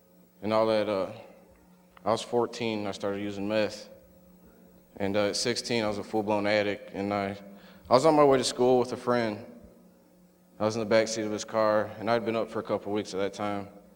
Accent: Indiana, United States; I'm 26 from Northwest Indiana up by Lake Michigan.

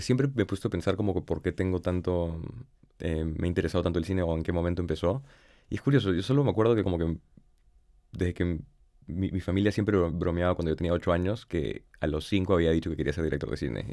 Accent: Lima, Peru; moved away as an adult; also born or lived in Boston, United States; Nací y crecí en Lima, Perú, y salí muy poco del país. Me quedé mucho tiempo en Lima hasta los 18. Y después me fui corriendo y fui a Boston a estudiar.

